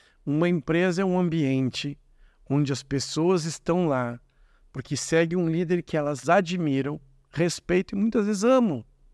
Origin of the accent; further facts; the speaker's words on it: Rio Grande do Sul, Brazil; E eu sou gaúcho, e o gaúcho é meio grosso.